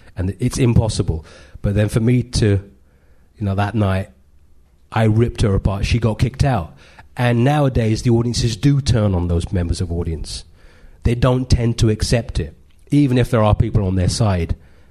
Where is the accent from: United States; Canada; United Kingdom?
United Kingdom; London; So although I was born in London, that wasn't what was seen.